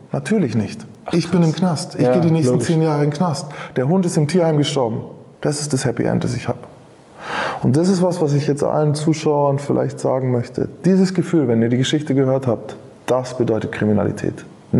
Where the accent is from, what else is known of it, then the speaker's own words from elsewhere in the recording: Nuremberg, Bavaria, Germany; ich bin eigentlich Nürnberger, war in Niederbayern im Gefängnis.